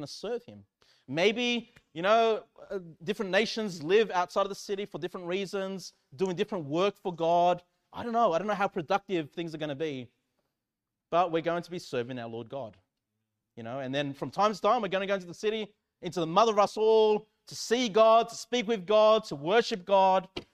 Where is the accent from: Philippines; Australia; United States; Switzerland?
Australia; ethnically, I'm a Chilean, South American. But I'm really Australian. Like, I think of myself as Aussie. As Aussie as it gets.